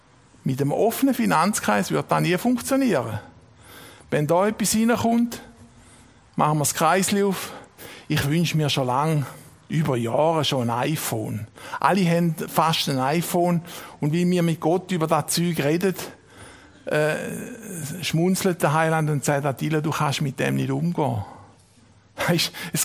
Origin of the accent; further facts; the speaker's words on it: Switzerland; ich bin Schweizer Bürger.